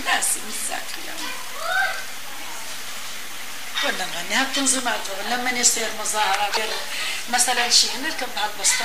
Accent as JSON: {"language": "Arabic", "country": "Palestine", "moved": "as an adult", "said": "أنا لما طلعت من فلسطين كان عمري 18 سنة"}